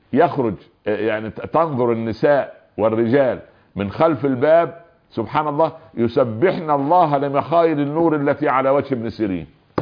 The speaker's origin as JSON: {"language": "Arabic", "country": "Egypt", "said": "يعني عندنا في مصر الخيال المآتة اللي كان يحطوه في الغيط ده"}